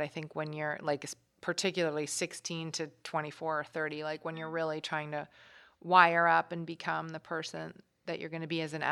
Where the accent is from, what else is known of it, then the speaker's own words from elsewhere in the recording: New York, United States; I grew up in New York.